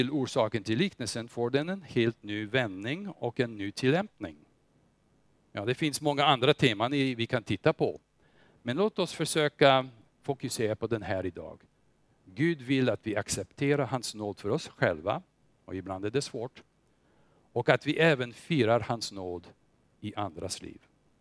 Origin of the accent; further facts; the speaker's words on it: Småland, Sweden; Vi är inte dumma. Vi är ju smålänningar.